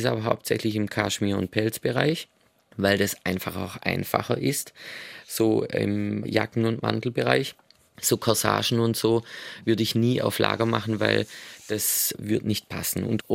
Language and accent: German; Baden-Württemberg, Germany; now in Vienna, Austria; dass ich in Schwarzwald ziehe. Das ist meine Heimat, aber Wien ist einfach mein geliebtes Zuhause.